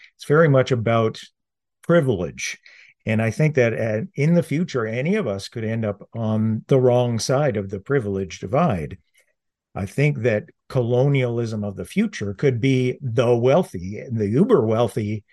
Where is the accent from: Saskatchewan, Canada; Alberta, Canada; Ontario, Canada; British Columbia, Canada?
Ontario, Canada; I'm from Canada. I live in Northern Ontario, Canada. It's a very, very large country.